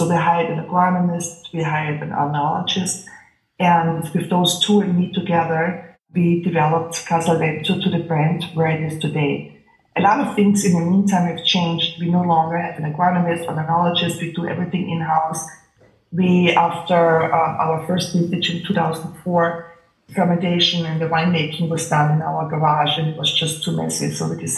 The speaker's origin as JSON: {"language": "English", "country": "Austria", "second_language": "English", "moved": "yes", "lives_now": "United States", "said": "I'm an American citizen, so you know, I live mainly in the United States. But I come here during the summertime, during the wintertime, originally from Austria, so I'm traveling a lot."}